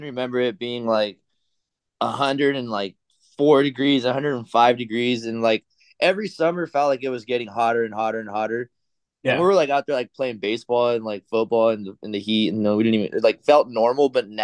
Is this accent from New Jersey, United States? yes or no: no; Parlier, California, United States; now in Camarillo, United States; Originally, I'm from Fresno, or Fresno area, actually. I won't even say from Fresno. I'm from, like, the town that I'm from is called Parlier. It's a small little city, one high school.